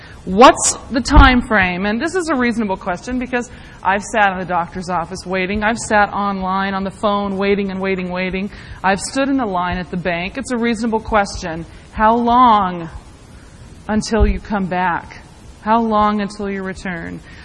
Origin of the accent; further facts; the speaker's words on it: Madison, Tennessee, United States; I was born and raised in Madison, Tennessee, which is just north of Nashville.